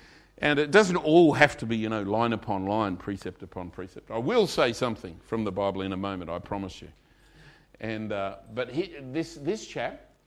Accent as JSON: {"language": "English", "region": "New South Wales", "country": "Australia", "said": "After all, I'm from New South Wales, you know, so..."}